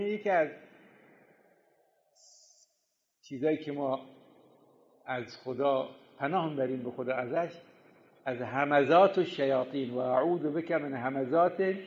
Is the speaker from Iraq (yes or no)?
yes; Karbala, Karbala Governorate, Iraq; اول که ما کربلا مشرف بودیم در ایام جوانی و نوجوانی و بچگیمون، این توی بازارهای کربلا، این بازار زینبیه، بازار قبله، بازار وامفاده، بازاری که در کربلا بود